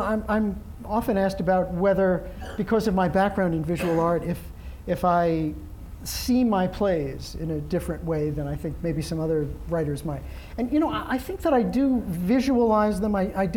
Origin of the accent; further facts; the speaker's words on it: New York City, New York, United States; I grew up in Brooklyn. My parents were not theater people.